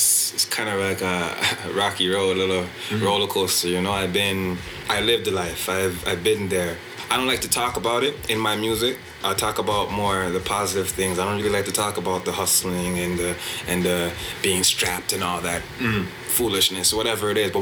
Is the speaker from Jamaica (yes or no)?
yes; Jamaica; I'm born Jamaican, I grew up political.